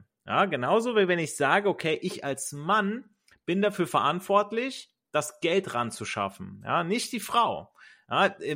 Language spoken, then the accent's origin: German; Italy; ich kenn's von mir selber als Italiener